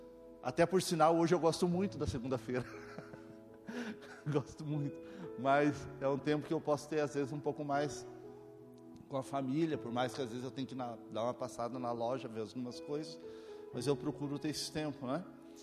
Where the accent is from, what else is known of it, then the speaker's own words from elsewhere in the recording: Campo Mourão, Paraná, Brazil; born there; eu nasci em Campo Mourão, a região é mais quente que aqui, mas naquela época não era igual hoje, né? Todo ano tinha geada. Imagine lá quando geava, né? Aqui, quando eu mudei para cá em 90, eu sofri muito com o frio.